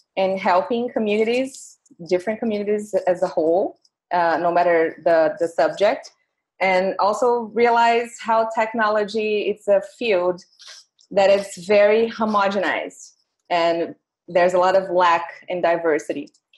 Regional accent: Brazil; I already said that I'm from Brazil and I work for a digital bank.

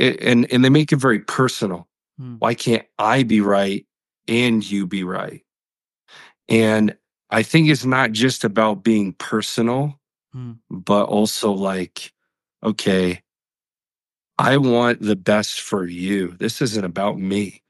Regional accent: Connecticut, United States; now in Colorado, United States; I live in Colorado, United States. It's beautiful here. I love it. I was raised in Connecticut.

